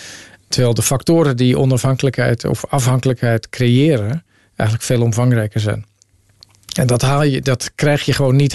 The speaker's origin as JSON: {"language": "Dutch", "country": "Netherlands", "said": "Ik kom ook uit de Nederlandse cultuur. Ben natuurlijk ook een kind van."}